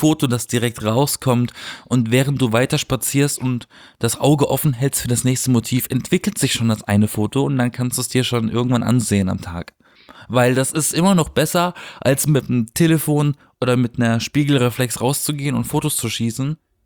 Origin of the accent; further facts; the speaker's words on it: Baden-Württemberg, Germany; ich komme aus einer Berggegend, ich komme aus dem Schwarzwald, ne? Da sind eigentlich viele Skigebiete.